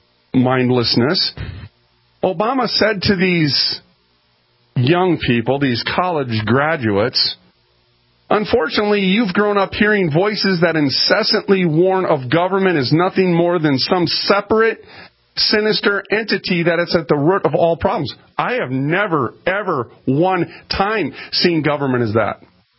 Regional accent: United States; I'm American.

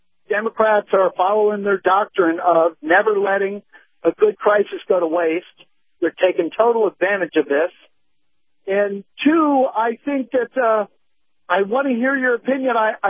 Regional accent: Tampa, Florida, United States; from Tampa.

